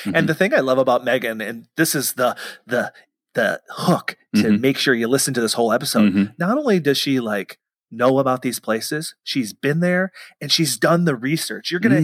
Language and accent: English; Iowa, United States; born there; I was born in Iowa.